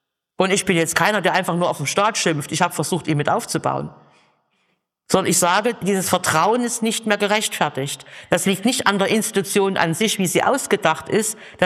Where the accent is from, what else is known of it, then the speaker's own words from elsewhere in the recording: Saxony, Germany; das ist jetzt typisch mitteldeutsch, ich gebe es zu, da bin ich Sachse